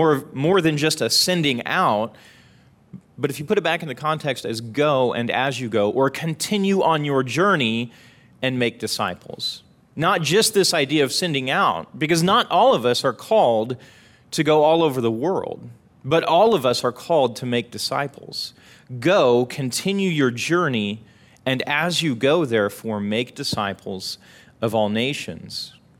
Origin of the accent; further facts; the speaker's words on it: Ferris, Illinois, United States; I graduated from Illini West High School in Carthage, Illinois, and I grew up in Ferris.